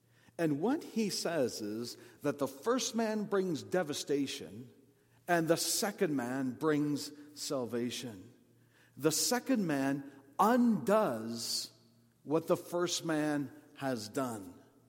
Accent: Canada; But she's a Canadian citizen because I'm a Canadian citizen. I, in that sense, represent her. Because I'm a Canadian, she is a Canadian as well.

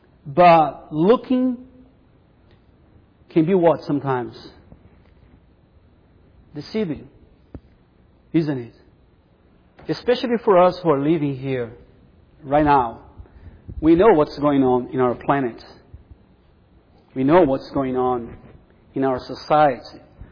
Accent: Brazil; English is a second language; like in Brazil. I'm from Brazil.

